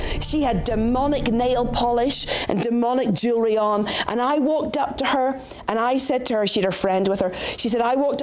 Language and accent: English; Northern Ireland, United Kingdom; And of course, I grew up in Northern Ireland. It was the time of the Troubles.